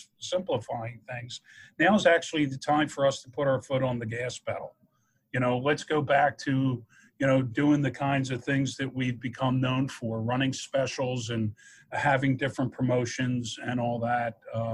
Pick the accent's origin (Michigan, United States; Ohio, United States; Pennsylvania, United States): Pennsylvania, United States; Philadelphia; Corner grocery store. I grew up in Philadelphia.